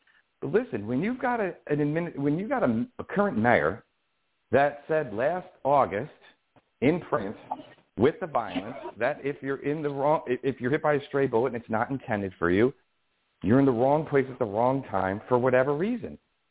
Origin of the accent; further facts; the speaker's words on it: Colonie, New York, United States; also born or lived in Albany; So I was conceived in Albany, and then when my mother was pregnant with me, we moved to Colony, and then I've worked, you know, in Albany